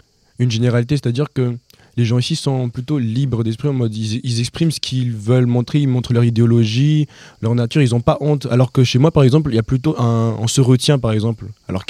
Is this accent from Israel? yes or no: no; Madagascar; 16 ans aussi. J'habitais la capitale, mais je viens des côtes de Madagascar.